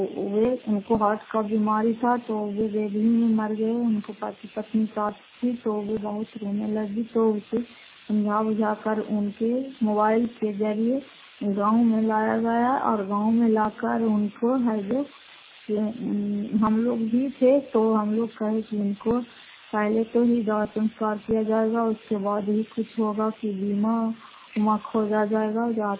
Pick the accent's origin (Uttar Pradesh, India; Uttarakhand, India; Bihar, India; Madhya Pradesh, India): Bihar, India; Fatehpur; घर फतेहपुर, पंचायत मकरौता, जिला नालंदा, कराय पछवा ब्लॉक की निवासी हूँ।